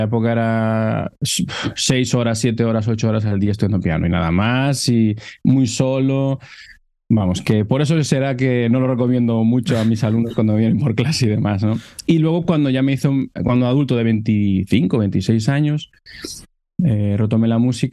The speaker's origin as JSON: {"language": "Spanish", "town": "Marín", "region": "Galicia", "country": "Spain", "tie": "born there", "moved": "yes", "lives_now": "Canary Islands, Spain", "said": "yo soy gallego de nacimiento, nací en Marín, que es un pueblito que está en la provincia de Pontevedra, pero bueno, ya llevo viviendo en Canarias pues casi ya para, a ver, 15, 17 años por ahí"}